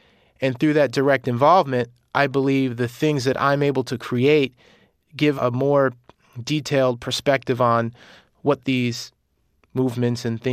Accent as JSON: {"language": "English", "town": "Queens", "region": "New York", "country": "United States", "tie": "born or raised there", "said": "thinking about growing up in Astoria, Queens"}